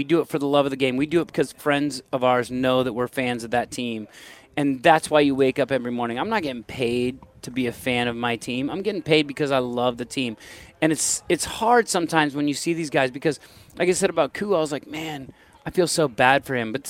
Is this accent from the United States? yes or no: yes; Pennsylvania, United States; I'm from Western PA, so I've got to be a Steelers fan.